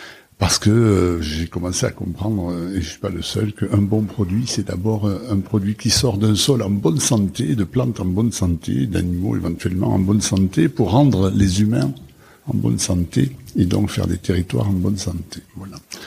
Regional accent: Auch, Occitanie, France; born there; je suis né en 1959 à Auch dans le Gers.

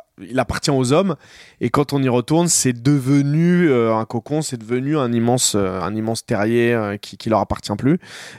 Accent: Noisy, Île-de-France, France; moi j'ai grandi à Noisy

